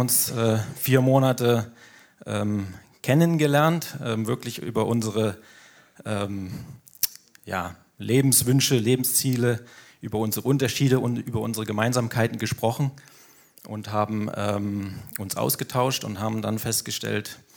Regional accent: Rostock, Mecklenburg-Vorpommern, Germany; ich war dann ein halbes Jahr im Praxissemester in meiner Heimat in Rostock und konnte dort nicht zur Jugend gehen, weil bei den Methodisten, wo ich damals beheimatet war, gab es keine Jugend mehr

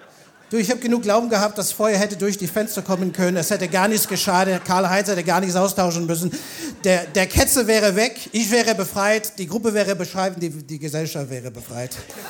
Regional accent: Canada; German is a second language; für jemanden, der eigentlich als Kanadier sehr Geländewagen erfahren ist.

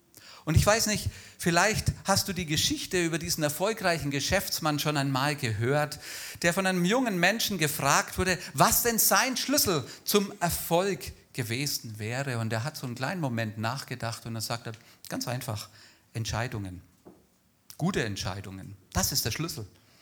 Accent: Bavaria, Germany; Wir kommen eben beide aus Franken, ne?

